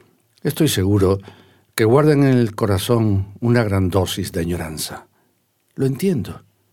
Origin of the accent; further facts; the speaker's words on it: Santa Brígida, Canary Islands, Spain; Soy de Santa Brígida